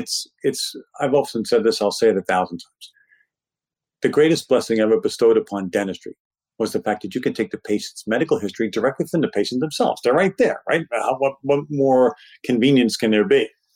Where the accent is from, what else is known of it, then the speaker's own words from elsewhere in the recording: Brooklyn, New York, United States; Now, of course, I'm from Brooklyn and I practice in New York, so my take on this is a little different.